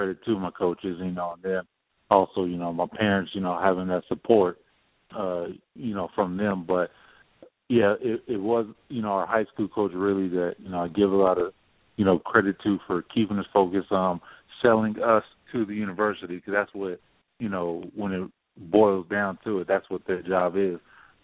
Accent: Denver, Colorado, United States; I'm from Denver, Colorado.

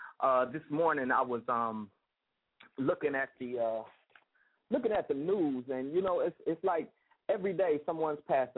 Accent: United States; I mean, yes, I'm an American. I'm a full red-blooded American. I love my country.

